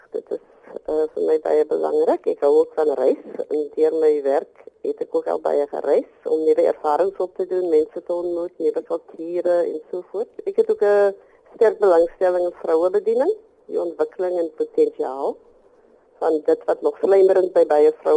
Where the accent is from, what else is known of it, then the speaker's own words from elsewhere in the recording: Cape Town, Western Cape, South Africa; also born or lived in Overberg; was van die Glen in die Overbergstreek, naby die Elimoravise sendingstasie. Ons het na Kaapstad verhuis voor ek met my skoolgaanjare begin het. En as gevolg van die apartheidsgroepsgebiede wet, moes ons ook maar rondtrek na verskillende woongebiede in Kaapstad.